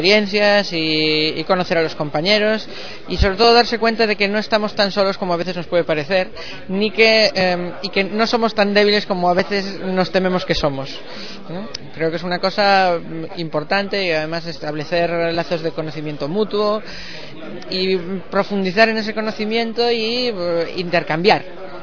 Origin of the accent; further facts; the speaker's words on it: A Coruña, Galicia, Spain; De Galicia, de la esquina, del córner, justo antes de caer al mar.